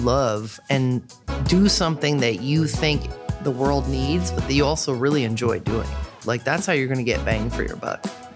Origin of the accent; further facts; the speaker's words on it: Columbus, Ohio, United States; born there; I was born in Columbus. I met Colin in eighth grade.